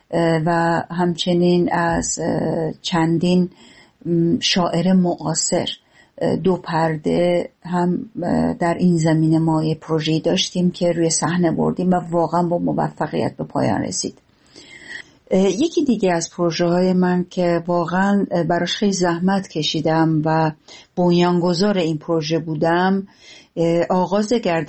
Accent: Iran; now in Turkey; به عنوان یک ایرانی که زبان ترکی استانبولی رو خیلی بعدها یاد گرفته

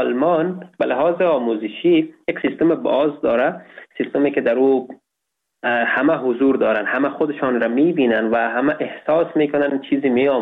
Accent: Kabul, Afghanistan; نویسنده و پژوهشگر مسائل افغانستان و غرب آسیا. در سال 1999 در ولایت کابل متولد شدیم.

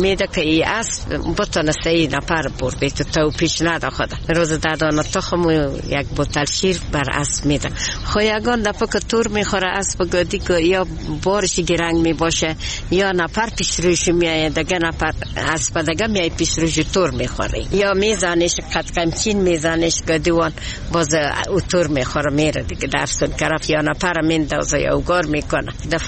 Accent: Herat, Afghanistan; ماده از هرات هستیم

